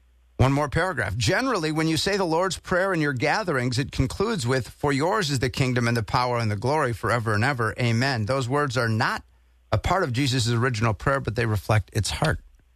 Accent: Milwaukee, Wisconsin, United States; also born or lived in Wauwatosa; I'm from Milwaukee, first 18 years, was just back there over the weekend, but at the same time in suburban Wauwatosa. And it was good to be home

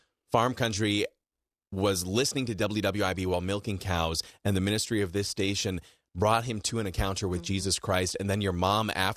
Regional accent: Rice Lake, Wisconsin, United States; I grew up in Rice Lake, listened to the station constantly.

